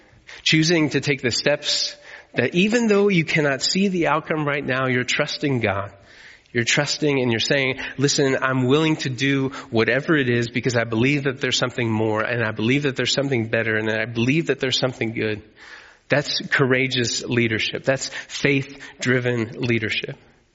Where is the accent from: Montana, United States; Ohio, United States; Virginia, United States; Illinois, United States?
Ohio, United States; I grew up in Ohio. I should be saying Ohio State, but that's not crimson.